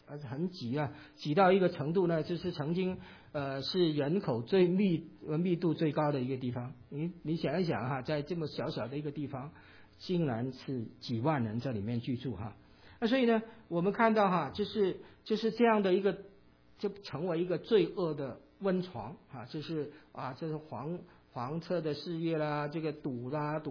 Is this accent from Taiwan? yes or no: no; Hong Kong; born there; 因为其实我在香港出生，但是我从来没进过九龙城